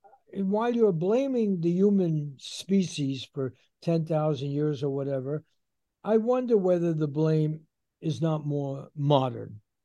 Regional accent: United States; But the culture that I grew up in here in the United States and modern society

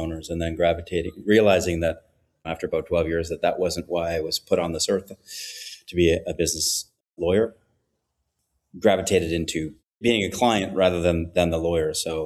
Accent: Canada; moved away as an adult; now in Costa Rica; So I'm a Canadian who spends most of his time in Costa Rica. I have a wife and four kids and a dog. We moved to Costa Rica about 4 years ago.

